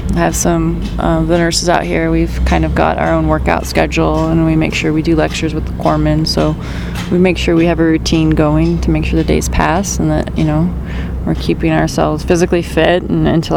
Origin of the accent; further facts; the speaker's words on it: California, United States; California is home for me.